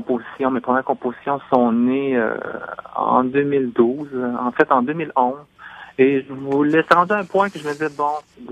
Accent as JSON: {"language": "French", "town": "Salaberry-de-Valleyfield", "region": "Quebec", "country": "Canada", "tie": "born or raised there", "said": "moi, j'ai grandi à Valleyfield. J'ai jamais été près de la communauté. On n'a jamais eu le refuge de la communauté asiatique à Montréal."}